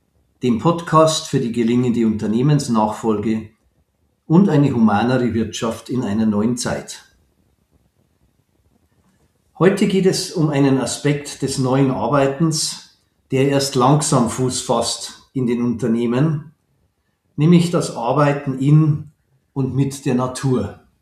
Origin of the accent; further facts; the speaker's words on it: Munich, Bavaria, Germany; Ich bin ja in München aufgewachsen.